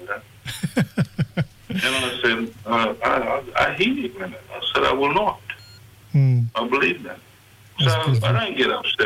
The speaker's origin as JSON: {"language": "English", "town": "Mareeba", "region": "Queensland", "country": "Australia", "lives_now": "Cairns, Australia", "said": "like when I come to Cairns from Mariba."}